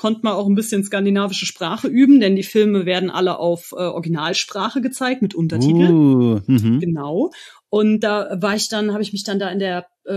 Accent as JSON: {"language": "German", "region": "North Rhine-Westphalia", "country": "Germany", "tie": "born or raised there", "also_born_or_lived": "Cologne", "said": "Ich bin geboren in Köln, aufgewachsen in einem winzigen Kölner, ja, das ist eigentlich kaum noch Köln, also Raum, Umland Köln, so ein kleines Kaff in der Nähe von Kerpen."}